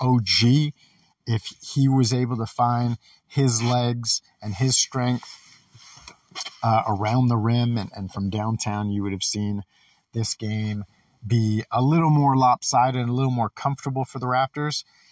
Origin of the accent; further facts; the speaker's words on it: Jackson, Michigan, United States; growing up in Michigan, just an hour away from Detroit in Jackson, Michigan